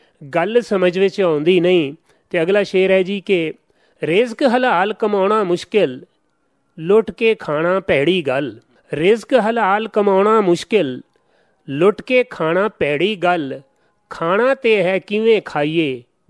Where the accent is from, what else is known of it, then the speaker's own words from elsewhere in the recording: Multan, Punjab, Pakistan; ਮੇਰਾ ਜੀ ਜੰਮਪਲ ਹੈ ਮੁਲਤਾਨ ਤੇ ਆਪਣਾ ਚੜ੍ਹਦੇ ਆਲੇ ਪਾਸੇ ਗ੍ਰਾਂ ਹੈ, ਬਹੁਤ ਬੜਾ ਮੌਜ਼ਾ ਹੈ ਲੂਠੜ। ਉੱਥੋਂ ਦੇ ਜਿਹੜੀ ਕੌਮ ਹੈ ਉਹ ਵੀ ਲੂਠੜ ਹੈ, ਜ਼ਿਮੀਦਾਰ ਕੌਮ ਹੈ। … ਉੱਥੇ ਦਾ ਮੇਰਾ ਜੰਮਪਲ ਹੈ।